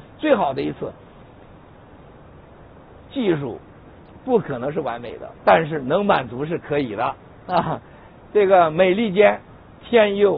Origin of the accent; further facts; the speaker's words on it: Shandong, China; 我们山东老家有句话，